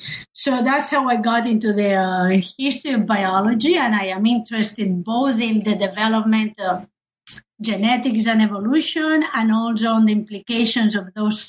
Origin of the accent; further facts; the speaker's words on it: Spain; I come from Spain.